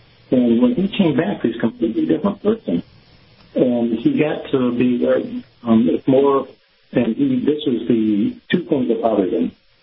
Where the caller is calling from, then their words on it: Clearwater, Florida, United States; Hey, Kyle. … in Clearwater.